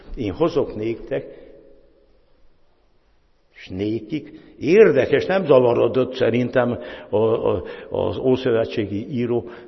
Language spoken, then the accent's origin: Hungarian; Transylvania, Romania; nem csak azért, mert Erdélyből jövök